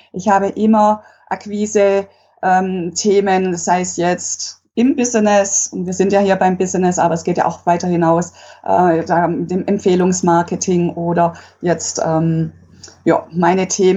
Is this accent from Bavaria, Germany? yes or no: no; Stuttgart, Baden-Württemberg, Germany; geboren, aufgewachsen in Stuttgart und nach dem Studium der Sportökonomie wieder zurückgekommen